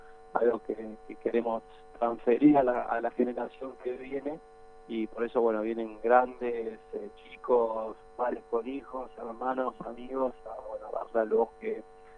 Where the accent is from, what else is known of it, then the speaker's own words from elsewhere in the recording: Bariloche, Río Negro, Argentina; Yo soy de Bariloche, nacido y criado ahí